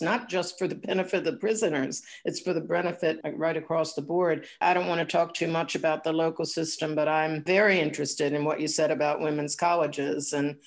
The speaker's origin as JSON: {"language": "English", "town": "Baltimore", "region": "Maryland", "country": "United States", "tie": "born or raised there", "said": "I grew up in Baltimore, as did both of my parents."}